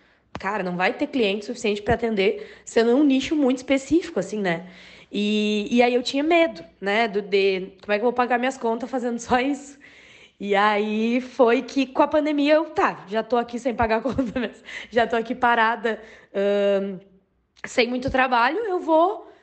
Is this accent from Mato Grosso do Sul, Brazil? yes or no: no; Santa Maria, Rio Grande do Sul, Brazil; eu sou de Santa Maria, no Rio Grande do Sul. Então, cara, coisa de cidade pequena, faz um pouco de tudo, sabe?